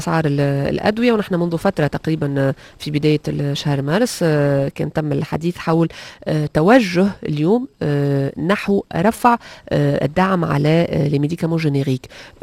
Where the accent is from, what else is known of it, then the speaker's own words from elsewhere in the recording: Tunisia; هل تطبق معناتها نفس المعايير ان صح التعبير المعتمدة كيما اللي عندنا في تونس اليوم